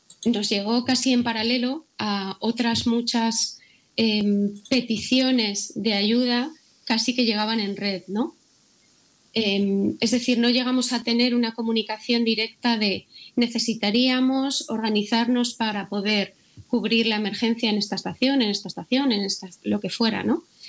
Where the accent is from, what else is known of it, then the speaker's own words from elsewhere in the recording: León, Castile and León, Spain; now in Madrid, Spain; para las personas como yo, que soy de León y estoy acostumbrada al frío y a la nieve